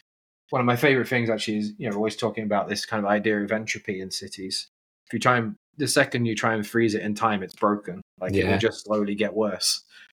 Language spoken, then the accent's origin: English; South East England, United Kingdom; now in Calgary, Canada; I mean, I grew up just outside London